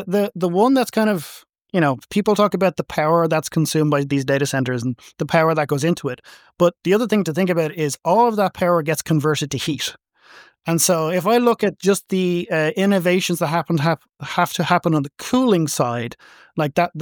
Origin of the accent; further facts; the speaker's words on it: Ireland; I'm from Ireland and it's a relatively temperate climate.